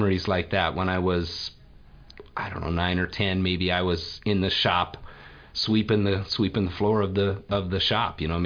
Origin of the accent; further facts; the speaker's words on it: Anchorage, Alaska, United States; So I was actually born here in Anchorage. I grew up in Spinard, and I grew up in Spinard in the 70s.